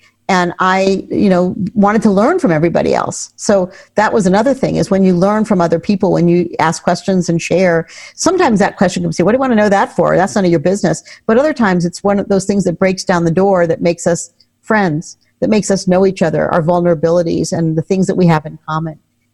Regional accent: Miami, Florida, United States; I grew up in Miami. It wasn't integrated when I first went to school

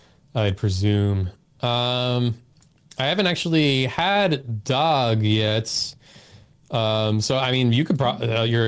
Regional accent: New York, United States; Because I'm from New York.

